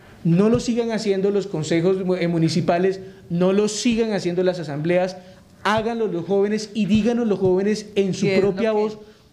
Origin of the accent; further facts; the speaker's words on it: San Andrés, San Andrés, Providencia and Santa Catalina, Colombia; Yo vengo de San Andrés Isla, yo soy isleño 100%.